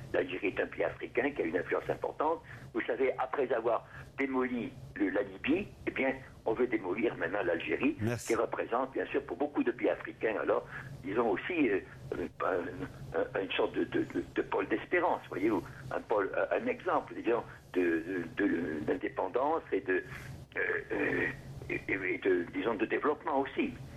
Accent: France; il semble en tout cas chez nous, en France, nous le voyons très bien

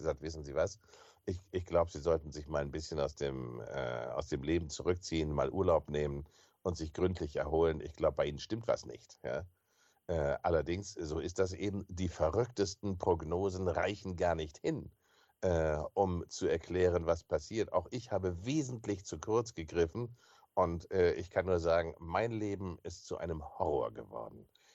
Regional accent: Bremen, Germany; born or raised there

